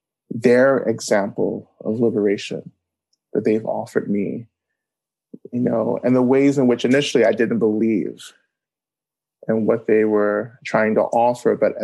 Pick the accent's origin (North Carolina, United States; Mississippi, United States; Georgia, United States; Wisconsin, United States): Georgia, United States; And I grew up in Georgia, and I grew up in North Georgia on Cherokee and Creek land, and growing up being kind of like seeped in the history of liberation struggle in the South, you know.